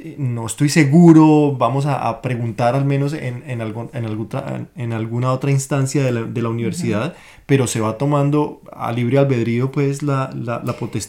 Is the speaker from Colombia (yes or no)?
yes; Colombia; cómo era que yo, siendo colombiano, yo andaba ya con un celular